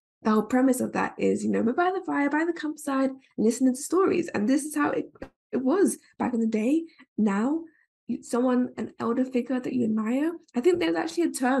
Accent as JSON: {"language": "English", "region": "England", "country": "United Kingdom", "tie": "born or raised there", "said": "I was born, my nationality, I was born and raised in England, in the UK."}